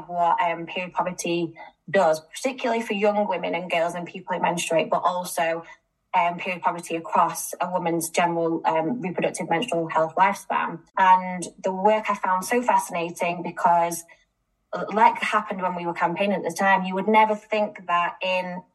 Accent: Manchester, North West England, United Kingdom; I am a Northerner. I'm from Manchester

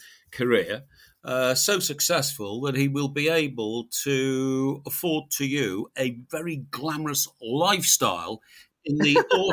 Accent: Chester, North West England, United Kingdom; I'm a northern boy myself. I'm from Chester, the northwest of England.

